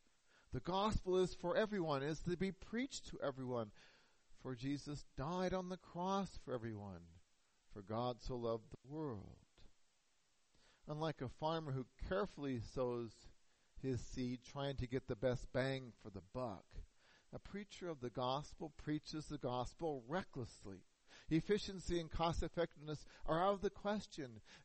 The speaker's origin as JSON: {"language": "English", "region": "the West", "country": "United States", "tie": "born or raised there", "said": "Growing up in the West, we know all about the Russian thistle, better known as the tumbleweed."}